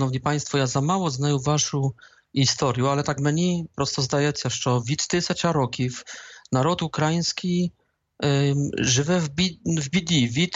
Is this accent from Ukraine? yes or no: no; Poland; Ukrainian is a second language; я, поляк, з хусарських польських військ